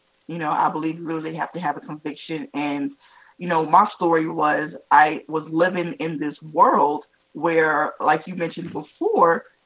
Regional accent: North Carolina, United States; Growing up, I'm from North Carolina and, you know, still kind of south, but not all the way down south.

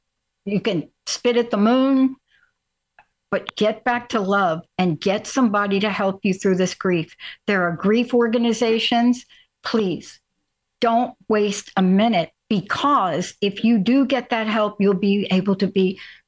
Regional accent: Bronx, New York, United States; I knew, because I'm from the Bronx.

